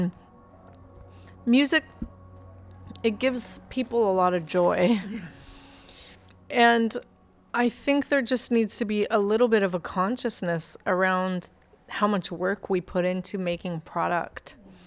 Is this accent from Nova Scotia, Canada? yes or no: no; Calgary, Alberta, Canada; for me, it's like I grew up in Calgary